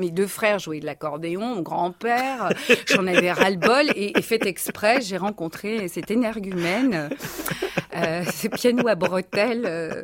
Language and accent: French; Auvergne-Rhône-Alpes, France; born there; je suis née dans le Beaujolais charolais, du côté de ma mère.